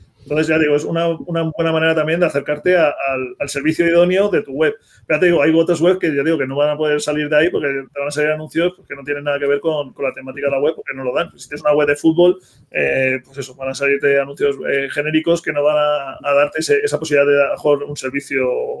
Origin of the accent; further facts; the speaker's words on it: Alcalá de Henares, Community of Madrid, Spain; como digo, yo soy de Alcalá de Henares.